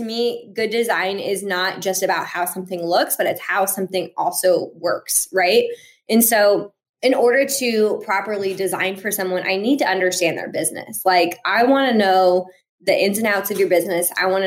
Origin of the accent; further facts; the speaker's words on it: Des Moines, Iowa, United States; growing up in Des Moines, I always was told like, oh, you want to study graphic design? That's great. You're going to have to move to LA or New York City.